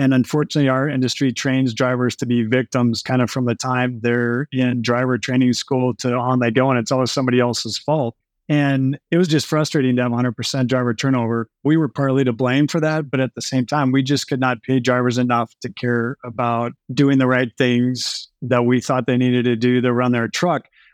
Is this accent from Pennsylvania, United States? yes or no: no; Colorado, United States; We're from Colorado.